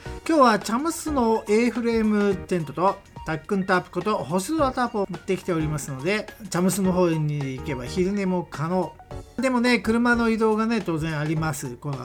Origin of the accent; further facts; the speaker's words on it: Kanto, Japan; 私は関東の人間にとっては本当に最初は違和感しかなかったんですが